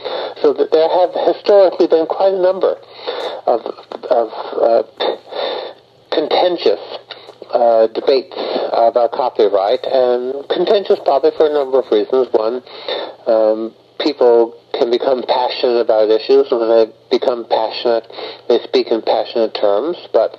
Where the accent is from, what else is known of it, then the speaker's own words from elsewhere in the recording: California, United States; Well, I'm in Northern California. I grew up in Marin County.